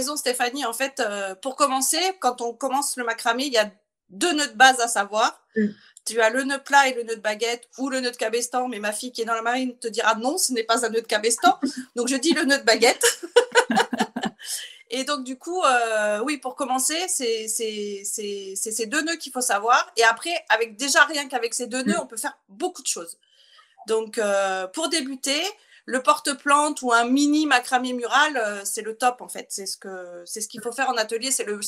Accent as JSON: {"language": "French", "region": "Brittany", "country": "France", "lives_now": "Landes, France", "said": "Donc, je suis bretonne d'origine, mais j'habite dans les Landes, dans le sud des Landes."}